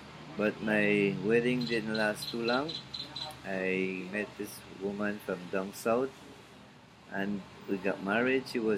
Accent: San Ignacio, Cayo District, Belize; So in my hometown, everyone, almost 90% of the people in San Ignacio

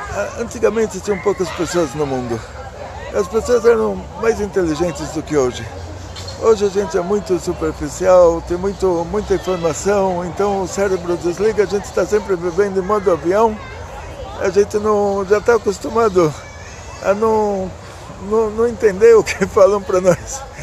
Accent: Brazil; moved away as an adult; now in Israel; falei para vocês, eu saí do Brasil com 18 anos, fui estudar na Yeshiva em Israel. Não fiz universidade aqui, o português que eu me lembro é o português da rua.

